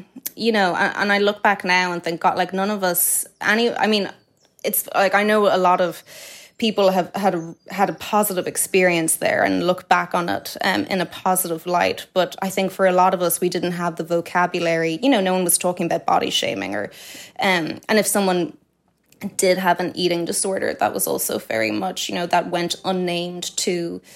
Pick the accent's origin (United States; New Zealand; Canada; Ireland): Ireland; Dublin, Leinster; But yeah, I grew up in Sandymount, very blessed childhood, very, very beautiful childhood.